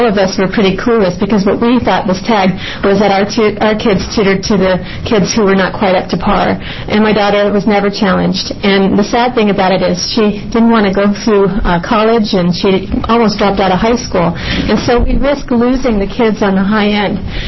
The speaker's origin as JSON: {"language": "English", "region": "Oregon", "country": "United States", "said": "I'm from Nesquen, Oregon."}